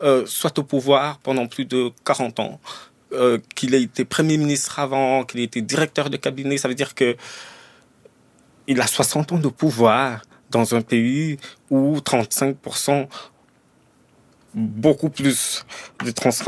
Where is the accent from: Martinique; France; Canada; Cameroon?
Cameroon; moved away; Aujourd'hui, ça fait 22 ans que j'ai quitté le Cameroun.